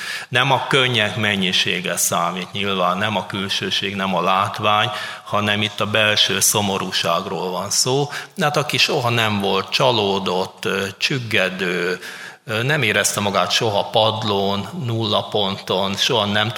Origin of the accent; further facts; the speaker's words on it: Budapest, Hungary; nekem, aki lánymányosi gyerek voltam valamikor, és mi Újpestről költöztünk Káposztásmegyerre